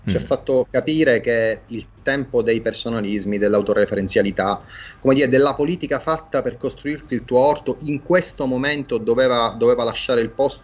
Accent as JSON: {"language": "Italian", "region": "Sicily", "country": "Italy", "said": "da siciliano"}